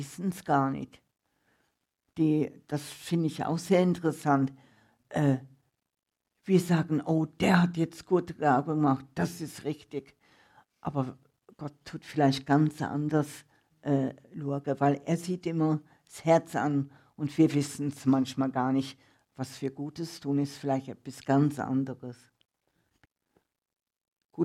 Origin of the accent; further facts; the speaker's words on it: Düsseldorf, North Rhine-Westphalia, Germany; now in Switzerland; Ich komme aus Düsseldorf, wo 800.000 Einwohner dazu mal hatte und wohnte in einem Haus, wo unten eine Kneipe war, Feuerwehr, Tramhaltestelle, Taxihaltestelle.